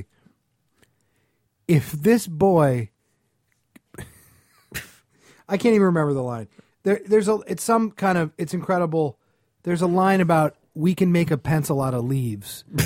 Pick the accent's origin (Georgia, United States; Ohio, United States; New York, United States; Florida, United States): Georgia, United States; Hinesville; she's from Hinesville, from my hometown.